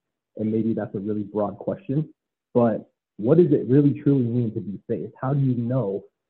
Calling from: Phoenix, Arizona, United States; I'm calling in from Phoenix, Arizona.

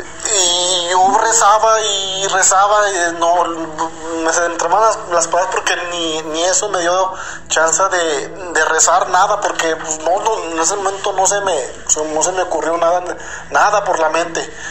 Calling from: Zacatecas, Mexico; Yo soy aquí de Zacatecas. Aquí hay muchos ranchitos.

